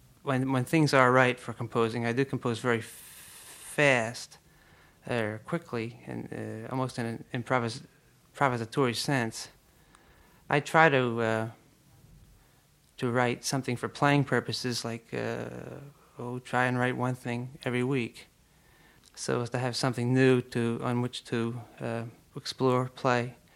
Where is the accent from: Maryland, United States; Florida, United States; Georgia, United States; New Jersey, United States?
New Jersey, United States; Trenton; I grew up in an urban area. I'm from Trenton, New Jersey. Joined the Musicians Union at about 12 years old